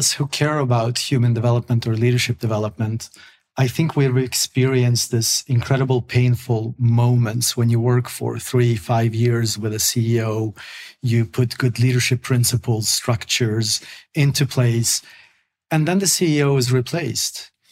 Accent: Sweden; I have family both in Ukraine and in Russia, and I grew up in Sweden, that is one of the most feminine and feministic for good reasons, countries in the world

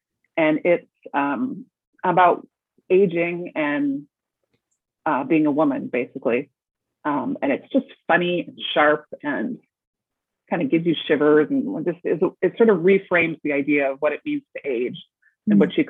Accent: Canada; We're Canadian rom-com authors.

